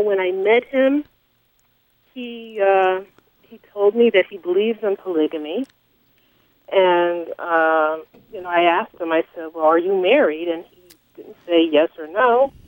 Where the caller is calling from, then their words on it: Connecticut, United States; I'm calling from Connecticut.